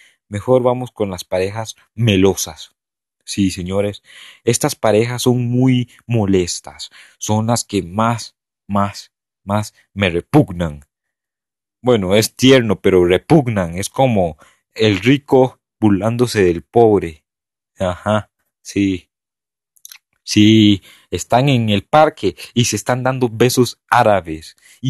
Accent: Costa Rica; Sí, y yo soy tico, pero no sé por qué dije hermanos.

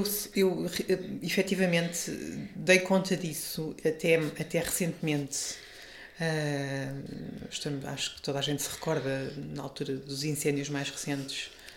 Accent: Tondela, Viseu, Portugal; na geografia onde nasci e onde cresci. Tondela é uma cidadezinha pequena. Mais pequena era quando eu lá cresci, como é óbvio, não é? Ainda me lembro de Tondela ser uma vila. Passou a cidade, se era eu adolescente, mais ou menos.

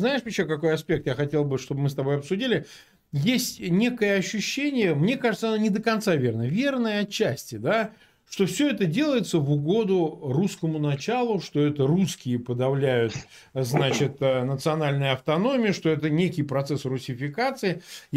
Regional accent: Samara, Samara Oblast, Russia; я сам вырос, собственно, в Самаре

